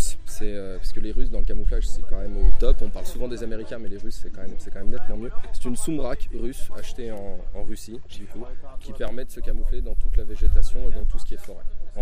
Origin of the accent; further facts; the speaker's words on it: Grand Est, France; je viens des Vosges.